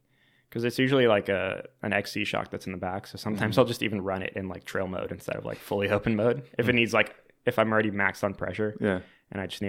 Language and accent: English; San Diego, California, United States; also born or lived in Phoenix, Arizona; I was born in Phoenix, Arizona, and moved pretty quickly to San Diego, where I kind of grew up.